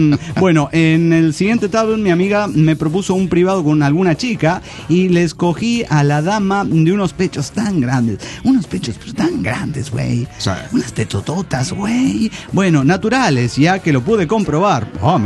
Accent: Phoenix, Arizona, United States; de Phoenix, Arizona.

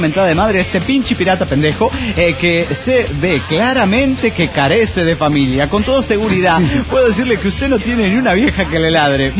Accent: Mexico City, Mexico; del DF mexicano.

